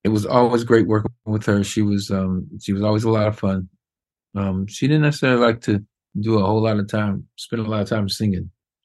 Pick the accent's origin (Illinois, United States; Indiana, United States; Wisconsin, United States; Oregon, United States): Indiana, United States; Growing up in the Midwest, it's kind of, you're from the Midwest, so you know what that's like.